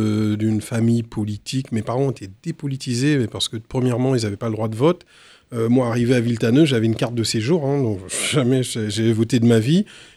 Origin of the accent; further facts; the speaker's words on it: French Guiana; c'est très tabou chez nous, en Guyane, on en parlait très peu.